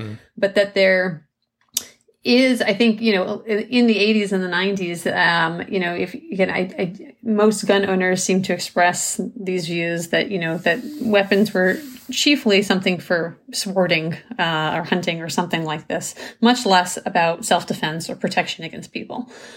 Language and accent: English; South Dakota, United States; I grew up in South Dakota. Everyone had guns because you used them on the farm all the time.